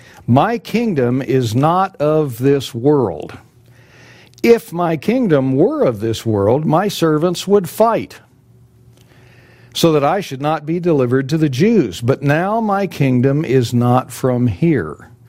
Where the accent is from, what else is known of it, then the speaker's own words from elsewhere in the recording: Texas, United States; For many in the Lone Star State, I grew up in Texas, born in Texas, grew up in Texas.